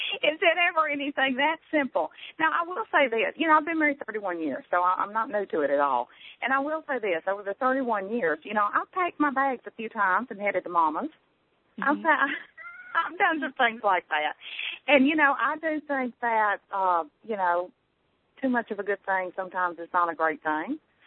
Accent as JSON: {"language": "English", "region": "Tennessee", "country": "United States", "tie": "born or raised there", "accent": "Tennessee twang", "lives_now": "Alabama, United States", "said": "You know, I grew up in Tennessee, and I've lived in Alabama for over 20 years. So I've got that Tennessee twang going on with the Alabama whatever we have here."}